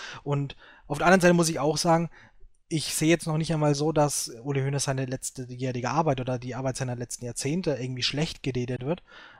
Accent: Bavaria, Germany; muss ich auch als Franke so sagen

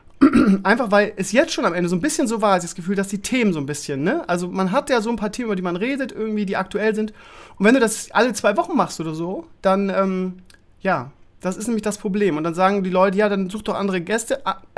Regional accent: Bremen, Germany; Da habe ich mich sehr drüber gefreut, weil ich als Bremer ist man immer so ein bisschen Sympathisant

